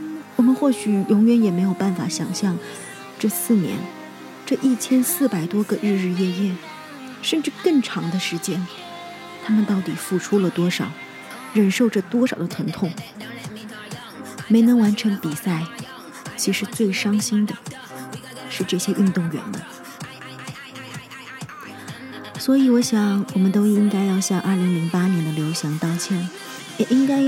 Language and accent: Chinese; China; 作为一个中国人，我真的是很坚定地支持我的国家